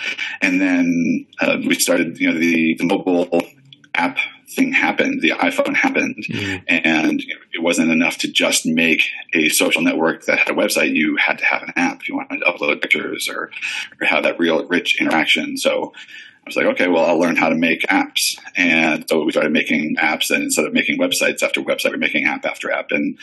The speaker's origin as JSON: {"language": "English", "town": "Boston", "region": "Massachusetts", "country": "United States", "said": "Yeah, so I'm from the East Coast, Boston area originally."}